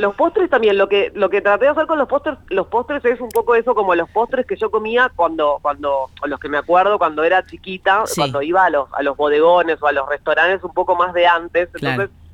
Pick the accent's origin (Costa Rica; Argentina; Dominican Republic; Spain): Argentina; a nosotros como argentinos, ¿qué es lo que nos une?